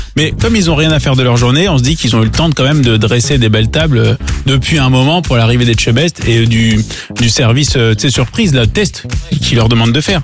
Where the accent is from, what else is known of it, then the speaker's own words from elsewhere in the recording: Provence-Alpes-Côte d'Azur, France; nous on vient de PACA.